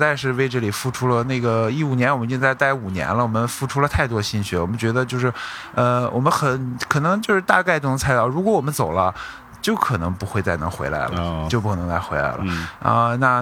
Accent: China; 因为只有我是中国人，

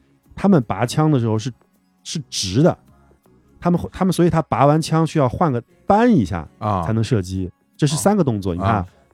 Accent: China; 我只能用英文说，我来自中国

